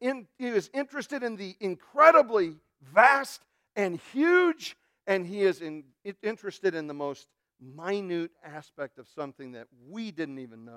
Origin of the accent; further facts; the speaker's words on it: Chicago, Illinois, United States; Hey, I grew up in Chicago. It is the truth, okay?